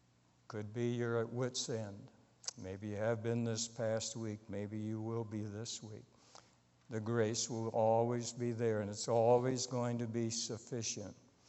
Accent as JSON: {"language": "English", "town": "Allegan", "region": "Michigan", "country": "United States", "tie": "born or raised there", "said": "Growing up in Allegan, every boy's dream were going to be a Detroit Tiger."}